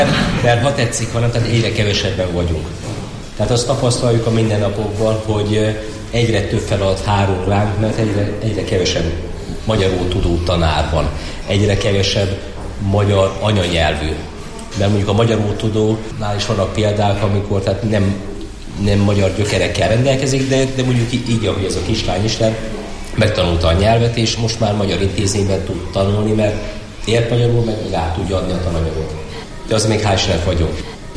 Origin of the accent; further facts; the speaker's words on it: Chaslivtsi, Zakarpattia Oblast, Ukraine; én magam Ungvár mellő jöttem, Ungvár mellett 8 kilométer egy Császlóc kis faluból származom, meg lakom, úgyhogy ilyen napi 2 órát ingázom